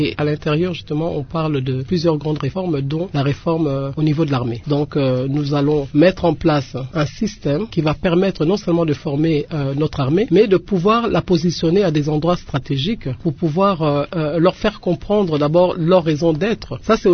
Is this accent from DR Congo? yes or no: yes; DR Congo; depuis qu'on est né, en fin de compte, depuis qu'on est Congolais